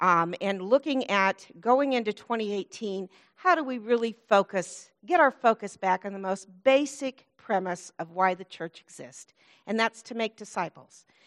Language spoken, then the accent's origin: English; South Bend, Indiana, United States; now in Terre Haute, United States; I am from Terre Haute, Indiana. I currently live in Terre Haute, okay? I'm from South Bend, Indiana, originally.